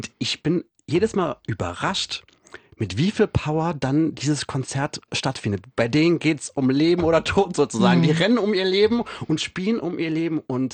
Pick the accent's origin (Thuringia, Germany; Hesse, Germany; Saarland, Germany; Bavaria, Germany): Saarland, Germany; da wo ich herkomme. Ich komme aus dem Saarland